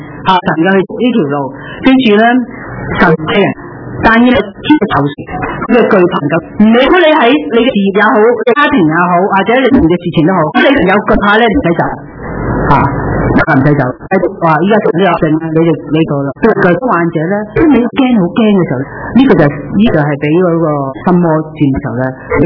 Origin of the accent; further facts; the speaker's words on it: Hong Kong; 所以我哋香港人咧，我哋壓力咧係好大嘅